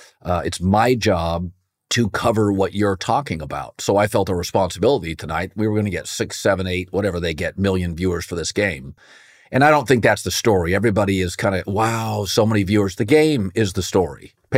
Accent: Northwest, United States; So I'm from the Northwest, and the Sonics and the Blazers both got titles in the 70s.

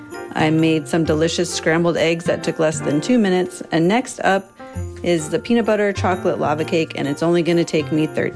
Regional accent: Tucson, Arizona, United States; I'm from Tucson, Arizona.

